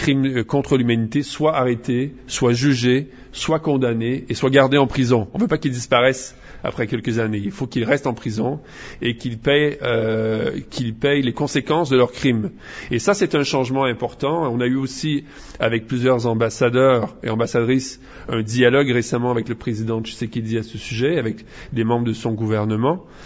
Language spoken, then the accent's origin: French; Canada; Bon, moi, je viens du Canada, qui est un pays encore plus énorme, parce que il couvre trois océans.